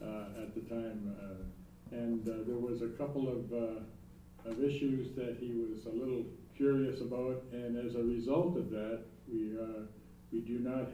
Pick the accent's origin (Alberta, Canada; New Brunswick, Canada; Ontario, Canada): Ontario, Canada; but I'm actually from Canada South.